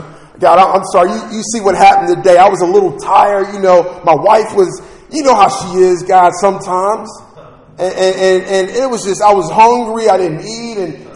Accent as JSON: {"language": "English", "town": "Philadelphia", "region": "Pennsylvania", "country": "United States", "tie": "born or raised there", "said": "I grew up in North Philly, 22nd and Allegheny"}